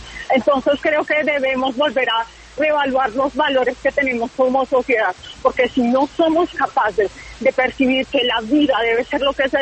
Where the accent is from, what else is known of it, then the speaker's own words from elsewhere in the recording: Colombia; Soy una colombiana